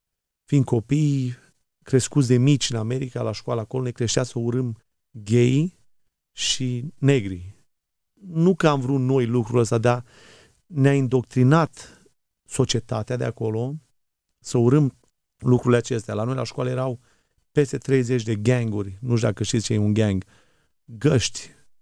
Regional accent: Anina, Caraș-Severin, Romania; also born or lived in Moara; now in United States; născut într-o familie de oameni credincioși, penticostali, tata proroc, mama proroc, m-am născut la Moara, în județul Suceava, părinții se trag din Botoșani, la vârsta de 4 ani am plecat la Anina, Banat, de acolo în 89 am trecut granița

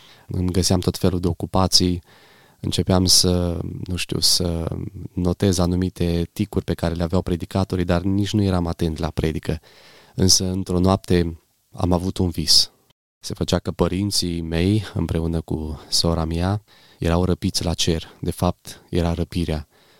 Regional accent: Pașcani, Iași County, Romania; provin dintr-o familie de credincioși din localitatea Pașcani. M-am născut în Pașcani în anul 1994, mai am o soră mai mare cu 3 ani decât mine

